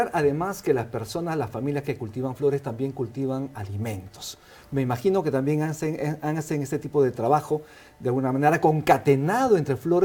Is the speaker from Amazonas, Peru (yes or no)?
no; Cusco, Peru; en el Cusco, en mi tierra linda, preciosa